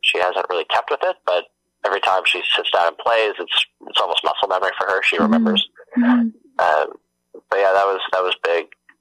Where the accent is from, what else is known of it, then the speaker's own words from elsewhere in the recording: Hamilton, Ontario, Canada; I grew up in Hamilton.